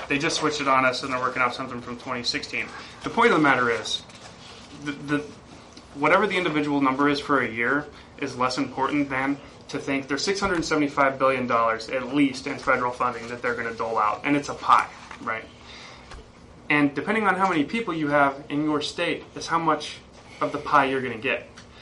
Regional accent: Klamath Falls, Oregon, United States; born there; now in Redmond, United States; I'm an Oregon resident. I do work for the Census Bureau, but I live over in Redmond. I was born in Klamath Falls

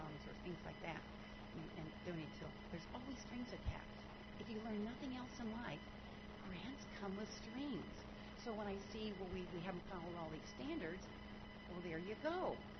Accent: Yuma, Arizona, United States; I grew up right through the library in my hometown of Yuma, Arizona.

